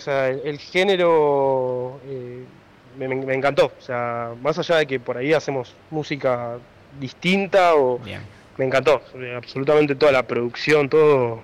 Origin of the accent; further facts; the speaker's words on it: Cipolletti, Río Negro, Argentina; el 80% de los integrantes son todos de Cipolletti, así que somos más de Cipo